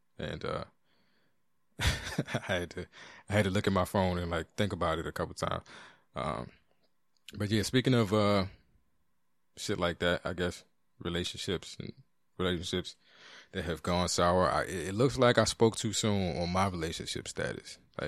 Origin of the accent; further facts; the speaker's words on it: East Coast, United States; And, you know, I come from the East Coast, so I'm not used to being in a place where, you know, what we got did what we did.